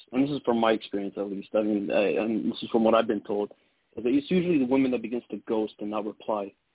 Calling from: Toronto, Ontario, Canada; I'm calling from Toronto, so I wanted to, you know, give you guys much love.

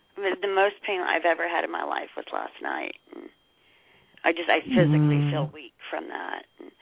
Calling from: Oklahoma, United States; Oklahoma.

